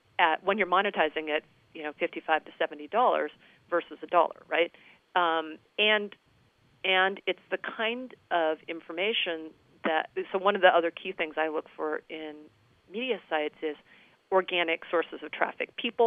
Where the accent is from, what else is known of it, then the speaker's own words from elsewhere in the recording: Long Beach, California, United States; So I'm just a … Actually, I'm from Long Beach, California.